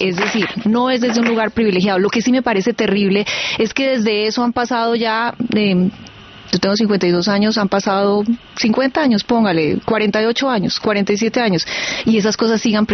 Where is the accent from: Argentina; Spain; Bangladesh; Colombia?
Colombia; El Tambo, Cauca; Yo crecí en el Tambo Cauca y fui mis primeros años a una escuela que hicieron mis papás.